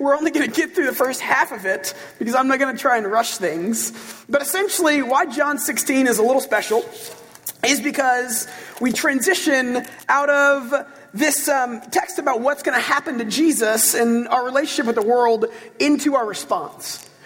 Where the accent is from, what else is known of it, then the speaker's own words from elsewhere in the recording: United States; We are Western, we are American, we are linear.